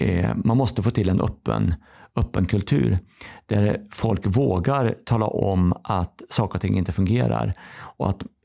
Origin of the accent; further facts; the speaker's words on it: Karlstad, Värmland, Sweden; där jag kommer ifrån då, Karlstad, Kil så att säga